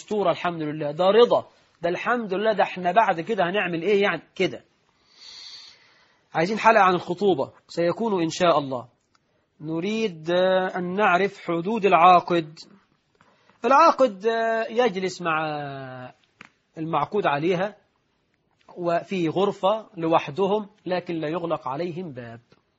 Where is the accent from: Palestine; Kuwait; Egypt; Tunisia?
Egypt; وإحنا عندنا في مصر يقول لك أخطب لبنتك ولا تخطبش لابنك